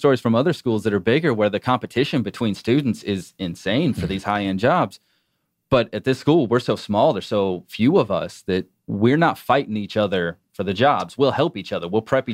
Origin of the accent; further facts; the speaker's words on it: Florida, United States; So I'm from Florida. I want to stay in the south.